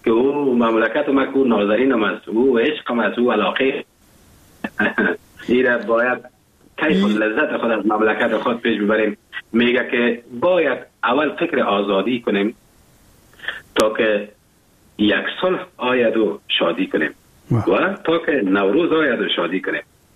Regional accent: Afghanistan; now in Germany

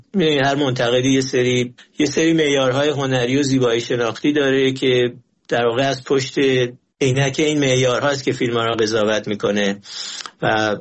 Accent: Iran; در مورد من به عنوان یک ایرانی

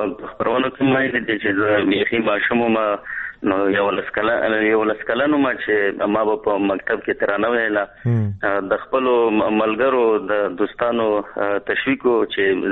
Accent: Paktia, Afghanistan; زه د پکتیا اوسېدونکی یم او ولسوالۍ مو ستکرم ده او کلی مو کوسین ده

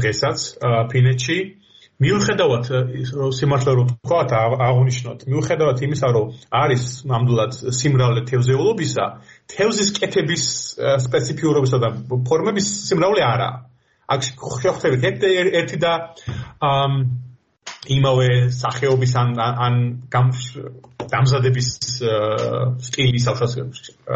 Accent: Batumi, Adjara, Georgia; დავიბადე და გავიზარდე ბათუმში

